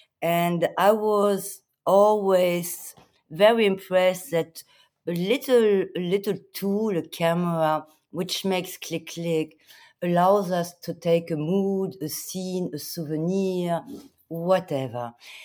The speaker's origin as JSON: {"language": "English", "town": "Paris", "region": "Île-de-France", "country": "France", "tie": "born or raised there", "said": "I grew up in Paris, starting 1 year old"}